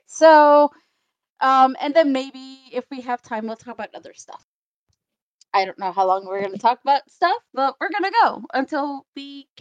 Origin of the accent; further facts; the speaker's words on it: Sweden; from Sweden.